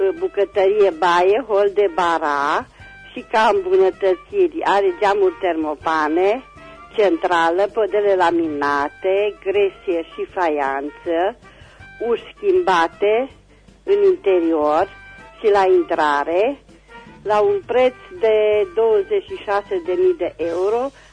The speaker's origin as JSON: {"language": "Romanian", "town": "Reșița", "region": "Caraș-Severin", "country": "Romania", "said": "sunt din Reșița"}